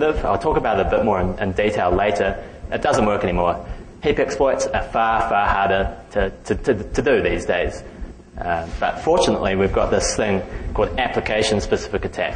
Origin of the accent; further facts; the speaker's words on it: New Zealand; I'm a student from New Zealand.